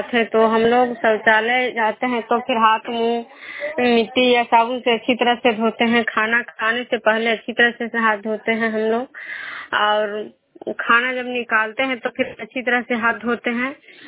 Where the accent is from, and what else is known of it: Nagarnausa, Bihar, India